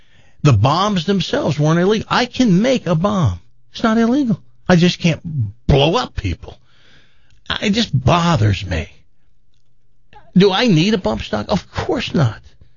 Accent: United States; I have to do it because I'm an American, and I believe in freedom

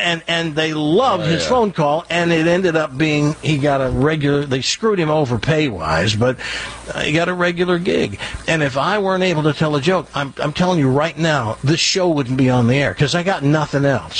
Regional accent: United States; accent: Southern; except the ones that heard my Southern hick accent and made fun of it.

